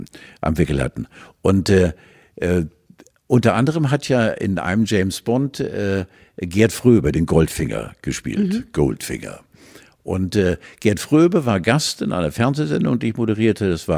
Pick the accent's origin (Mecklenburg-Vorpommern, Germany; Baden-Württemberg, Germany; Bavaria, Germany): Mecklenburg-Vorpommern, Germany; Ich komme ja auch aus Pommern.